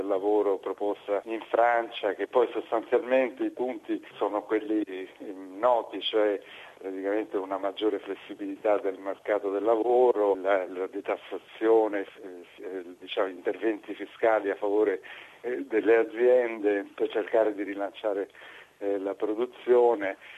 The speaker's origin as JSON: {"language": "Italian", "region": "Liguria", "country": "Italy", "said": "in Liguria, la mia terra"}